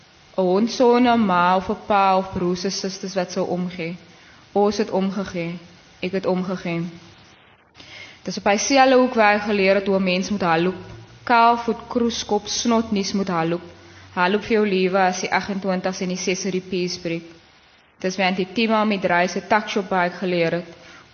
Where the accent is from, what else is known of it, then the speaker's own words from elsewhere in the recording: Cape Town, Western Cape, South Africa; Wel, soos ek vroeër genoem het, ek het in Kaapstad groot geword.